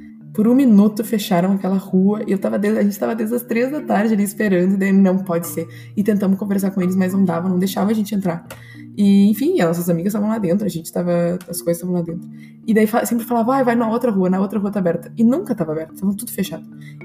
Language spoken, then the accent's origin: Portuguese; Brazil; E as minhas amigas aqui sempre perguntam isso, assim, quando eu falo que sou brasileira, as feministas aqui perguntam, tá, e a polícia aí, né?